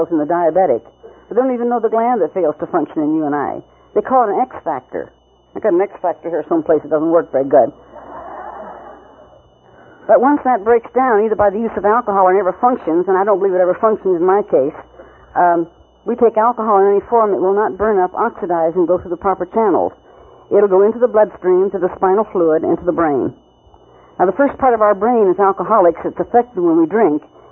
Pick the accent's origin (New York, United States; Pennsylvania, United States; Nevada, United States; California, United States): Nevada, United States; Reno; I was born and raised in Reno. This is my hometown.